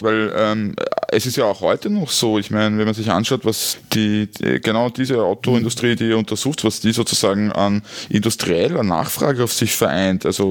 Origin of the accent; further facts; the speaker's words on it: Styria, Austria; Nein, ich komme aus der Steiermark.